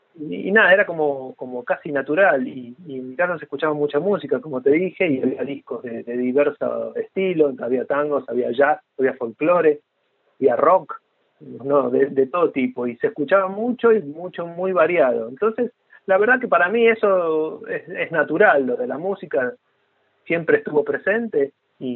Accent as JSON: {"language": "Spanish", "region": "Buenos Aires", "country": "Argentina", "tie": "born there", "said": "yo nací en Buenos Aires, pero tuve una vida bastante variopinta, porque yo nací en el barrio de Villa Crespo, un barrio donde hay inmigración de todas partes del mundo, en las mismas cuadras, un barrio de la colectividad judía, hay muchos japoneses en ese barrio."}